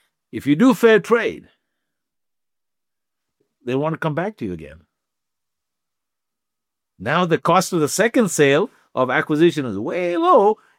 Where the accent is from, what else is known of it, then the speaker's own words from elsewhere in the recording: India; I grew up in India, right? The very well-connected family.